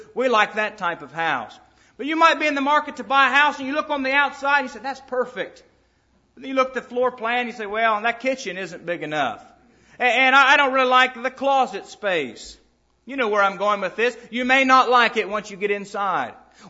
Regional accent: West Virginia, United States; Over in Doddridge County, perhaps it's in Harrison County. I grew up in Doddridge County.

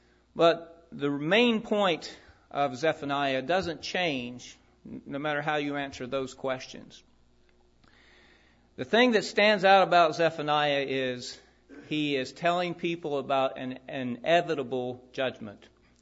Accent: Proctorville, Ohio, United States; I don't appreciate him bad-mouthing my hometown of Proctorville, Ohio.

